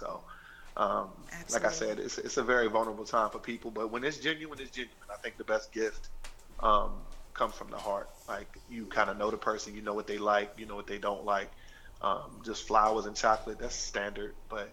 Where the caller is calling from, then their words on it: Robertson, Virginia, United States; I'm from Robertson, Virginia.